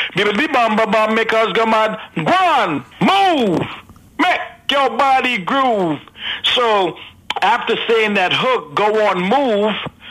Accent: Brooklyn, New York, United States; also born or lived in Trinidad and Tobago; Yes, I was born in Trinidad. At the age of 10, my mother brought the family up to America. And from America, from Brooklyn, I decided to get into music at age 16.

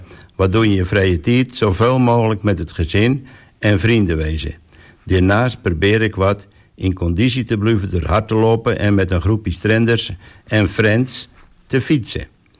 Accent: De Weel, Netherlands; kom ik uit de Weel, maar inmiddels al 14 jaar woon ik aan Oostrent

